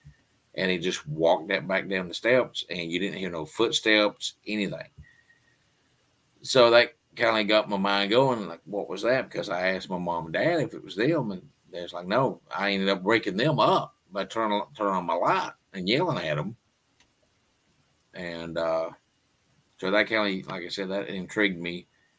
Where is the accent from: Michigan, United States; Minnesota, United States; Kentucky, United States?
Kentucky, United States; So that was my hometown. And living in a small town like that, you know, anything paranormal, that's pretty much what we grew up